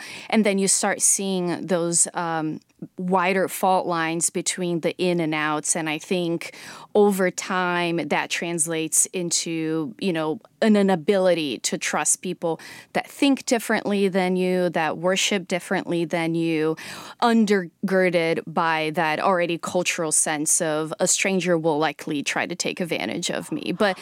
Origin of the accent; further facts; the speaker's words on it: Brazil; growing up in Brazil in the 90s